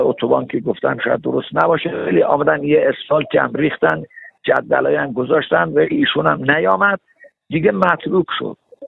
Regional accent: Abbasabad, Iran; به عنوان یه نفری که توی عباس‌آباد بزرگ شدم، 70 سال 60 سال بیشتر باغدار هستم اونجا

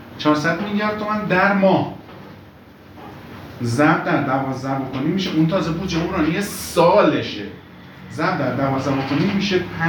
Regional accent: Hamedan, Hamadan, Iran; حالا از شهر خودم مثلا بزنم از همدان مثلا نزنیم

